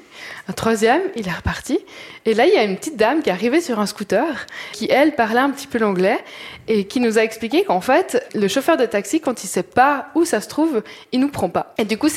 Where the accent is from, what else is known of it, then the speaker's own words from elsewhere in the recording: Switzerland; Chez nous, en Suisse, on a vraiment l'habitude que les trains soient à l'heure